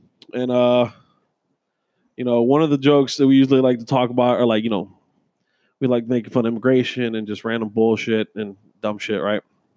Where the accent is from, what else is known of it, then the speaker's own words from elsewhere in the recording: Puerto Rico; You're taking a green card belt, and I'm taking them because I'm technically American Puerto Rican.